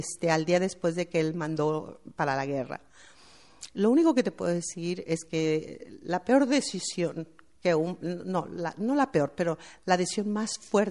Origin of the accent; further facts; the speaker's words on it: Mexico; no solamente como inmigrante, porque yo soy inmigrante, pero como mexicana